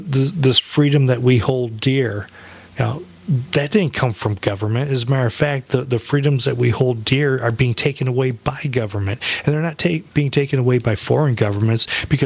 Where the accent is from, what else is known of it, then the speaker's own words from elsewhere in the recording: United States; I'm American. I only speak one language.